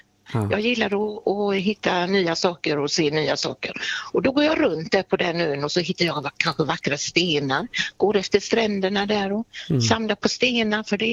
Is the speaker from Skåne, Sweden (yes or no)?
no; Gothenburg, Västra Götaland County, Sweden; now in Orust, Sweden; Ja, jag är inte från Orust, jag är från Göteborg egentligen.